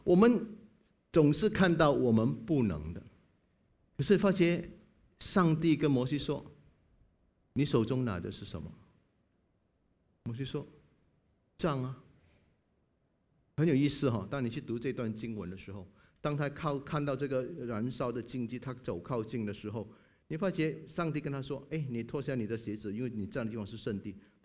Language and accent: Chinese; China; 我们中国人说很好，天生我才必有用